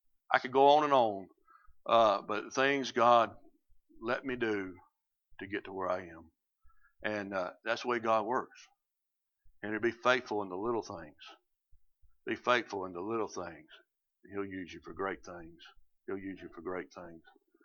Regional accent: South Carolina, United States; moved away as an adult; now in Maine, United States; But I told you how I ended up in Maine. But I'm from South Carolina for 48 years of my life. 48 years of my life. I grew up in South Carolina. I never thought I'd leave.

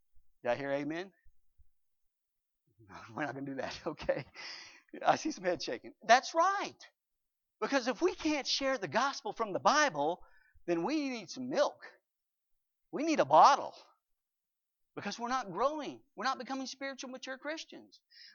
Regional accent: the South, United States; I'm a sinner, and I talk different. I'm from the South.

